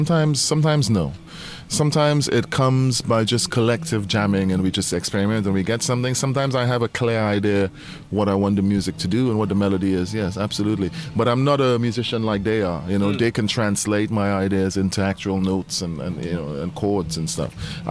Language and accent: English; Trinidad & Tobago; Well, you know, I grew up in Trinidad, so I didn't actually know growing up in Trinidad what a poet really was, you know?